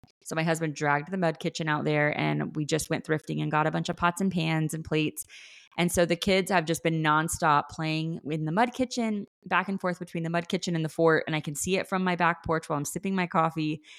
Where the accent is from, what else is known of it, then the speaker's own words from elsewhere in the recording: Florida, United States; So, so sad when it's like cloudy and rainy, because I grew up in Florida.